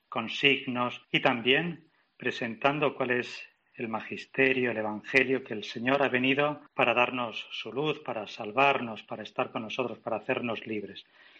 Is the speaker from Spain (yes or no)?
yes; María, Andalusia, Spain; siempre tengo mucha relación y mantengo un vínculo muy estrecho con mi pueblo de María, con mi gente de María